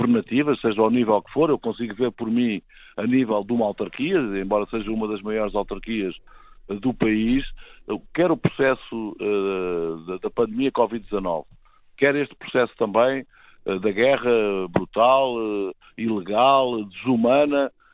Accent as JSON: {"language": "Portuguese", "country": "Portugal", "said": "não é isso que eu desejo enquanto cidadão, enquanto português"}